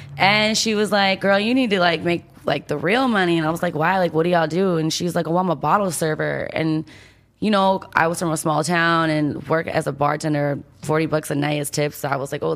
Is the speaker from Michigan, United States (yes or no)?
yes; Michigan, United States; Yeah, I grew up there until I was like 18, and then I went to college in Michigan my freshman year.